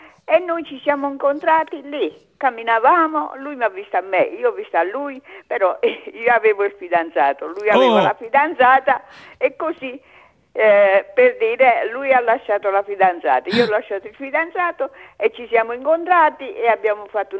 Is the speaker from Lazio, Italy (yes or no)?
no; Putignano, Apulia, Italy; now in Australia; Sì, il mio paese si chiama Putignano.